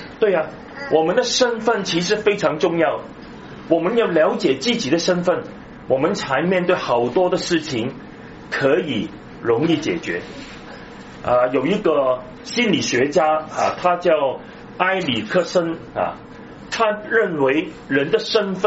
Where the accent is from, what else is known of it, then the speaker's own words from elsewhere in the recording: China; 我们是一个中国人因为我们的整个护照还是中国的护照